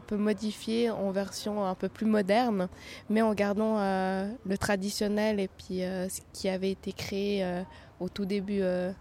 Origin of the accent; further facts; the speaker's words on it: Vietnam; Et en même temps, en tant que Vietnamien, on a ce côté traditionnel que la famille est très important.